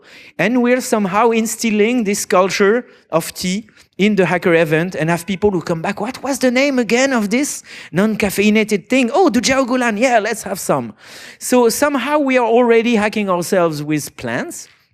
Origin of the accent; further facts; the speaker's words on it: France; English is a second language; I love food, you know, and I come from France